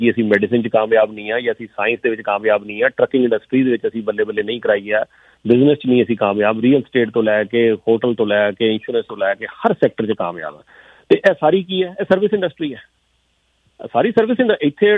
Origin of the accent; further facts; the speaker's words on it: Punjab, India; ਆਪਾਂ ਸਾਰੇ ਪੰਜਾਬ ਤੋਂ ਆਏ ਹਾਂ।